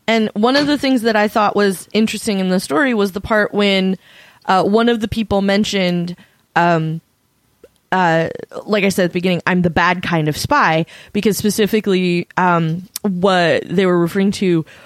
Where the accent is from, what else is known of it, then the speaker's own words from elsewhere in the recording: United States; And so now I, as an American, am helping a foreign government spy on fellow Americans.